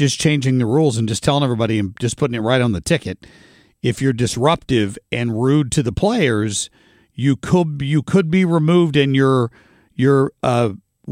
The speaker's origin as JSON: {"language": "English", "country": "United States", "said": "Being American."}